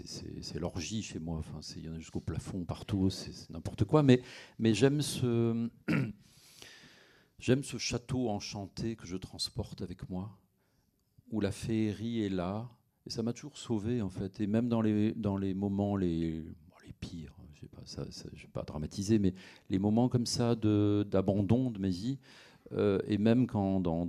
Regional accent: western France, France; Et j'ai toujours vécu à Paris. Moi, je suis de Rennes, de Nantes, de villes de l'Ouest. Mais très vite, jeune prof, j'ai été balancé en banlieue parisienne. Donc, j'ai vécu à Paris.

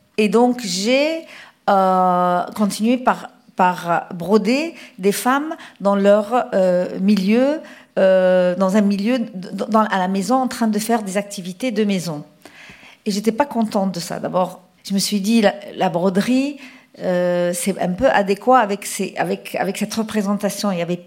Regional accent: Egypt; moved away; Et alors que quand je suis partie d'Égypte, personne n'était voilé.

